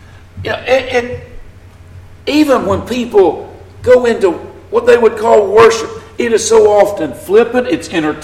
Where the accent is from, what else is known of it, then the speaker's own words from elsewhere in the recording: Alabama, United States; accent: Southern; I was born in the South. I was raised around people who talk like I talk.